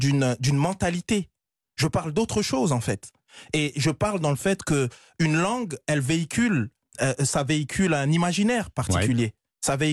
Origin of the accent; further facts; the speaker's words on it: Strasbourg, Grand Est, France; also born or lived in Paris; je suis d'origine congolaise que je parle le français ou que j'aime le français, c'est ma langue de naissance. Je suis né à Paris dans le 14e, j'ai grandi à Strasbourg, en Alsace. Je me considère même comme alsacien, réellement.